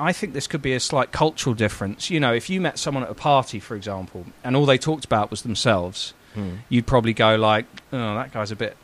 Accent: London, United Kingdom; If they find out I'm from London, they're like, hello, governor, how are you doing?

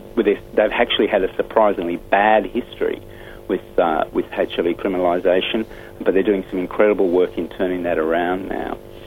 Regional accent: Sydney, New South Wales, Australia; also born or lived in Melbourne; now in Victoria, Australia; So I'm originally from Sydney. I spent most of my adult life up there and moved down to Melbourne about 10 years ago with my partner, who got a job down here. Love it down here. Now living out in beautiful central Victoria

